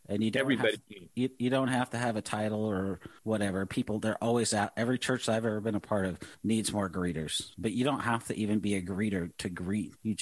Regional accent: Seattle, Washington, United States; also born or lived in Boise, United States; I've lived in three different states. I grew up in Seattle. I lived in Boise.

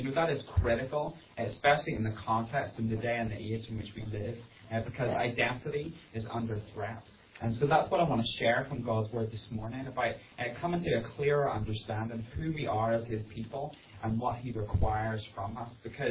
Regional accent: Northern Ireland, United Kingdom; now in United States; I'm not American. Me and my wife are from Northern Ireland. And like Chris said, I've been serving here as a missionary for the past 5 years

